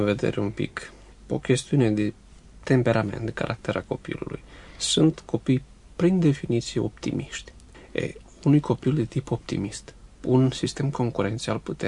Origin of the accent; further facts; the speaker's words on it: Botoșani, Botoșani County, Romania; Și eu sunt de la Botoșani, de exemplu